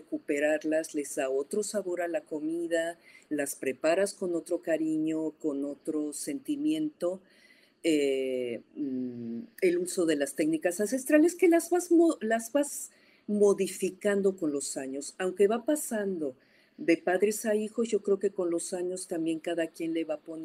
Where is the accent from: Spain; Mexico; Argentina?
Mexico; todavía como mexicanos nos falta mucho para estar orgullosos de lo que es la gastronomía